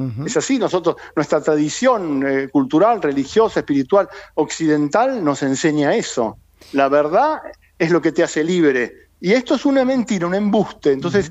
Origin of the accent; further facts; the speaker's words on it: Tapalqué, Buenos Aires Province, Argentina; yo fui candidato a intendente de Tapalqué, yo soy oriundo de Tapalqué.